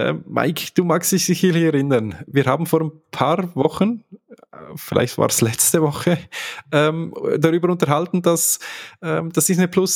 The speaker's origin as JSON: {"language": "German", "country": "Switzerland", "said": "Zumindest bei uns in der Schweiz."}